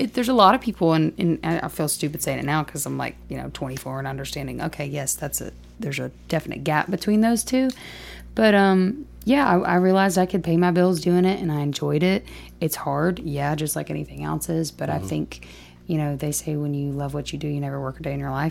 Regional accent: Rosemark, Tennessee, United States; I'm from a little town called Rosemark, Tennessee. It's in northern Shelby County. It's about 30 minutes north of the actual city limits of Memphis, or like downtown Memphis. Grew up there, lived there pretty much my whole life.

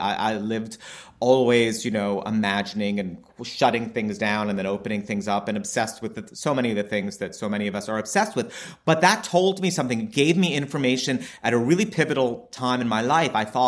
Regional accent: New York City, New York, United States; I definitely think growing up in New York City, I mean, I was Queens. I didn't grow up in Manhattan. I didn't even know people lived in Manhattan until I was in, like, college.

